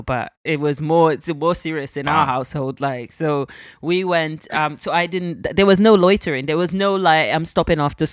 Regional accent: London, United Kingdom; I'm, like, growing up in West London. So I grew... Well, when we first moved to the UK, I grew up in Grove.

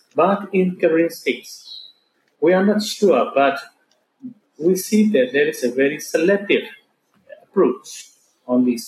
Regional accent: Australia; I'm Australian as well.

